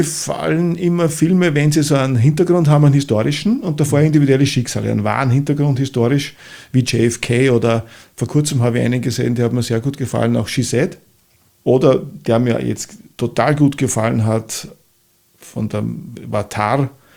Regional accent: Upper Austria, Austria; now in Vienna, Austria; Und ich gesagt, ich komme aus dem Müllviertel, das war jetzt nichts Negatives mehr

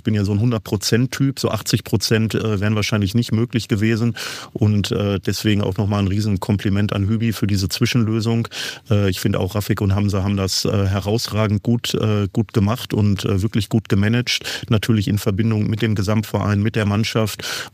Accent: Waltrop, North Rhine-Westphalia, Germany; in der Tat bin ich eigentlich ein Kind des Kreises Recklinghausen, komme ja aus Waltrop

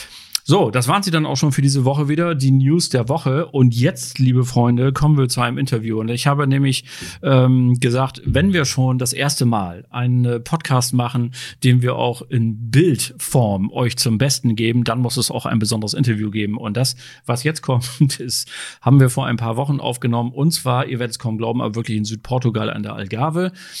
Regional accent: Bremen, Germany; now in Hamburg, Germany; Ich bin hier als Bremer in Hamburg.

